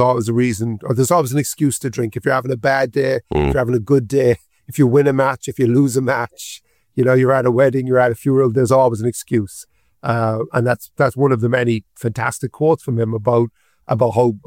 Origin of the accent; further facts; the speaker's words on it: Cork, Munster, Ireland; it was a memoir about growing up in Cork in the 70s and 80s.